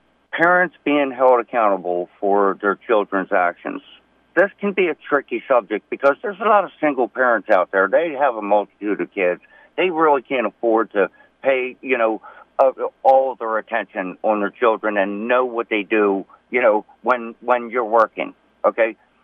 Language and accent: English; Baltimore, Maryland, United States; as far as growing up in the system and knowing the system and growing up in Baltimore and seeing it and hearing it all the time